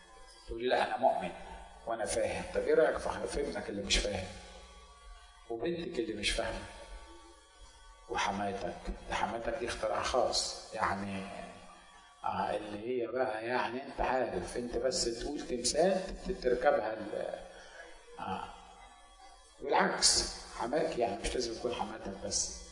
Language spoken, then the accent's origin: Arabic; Egypt; احنا مصريين والمصريين عندهم الفراعنه